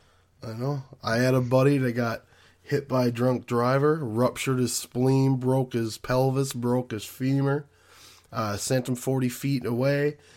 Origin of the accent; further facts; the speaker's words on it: Canada; I'm from Canada.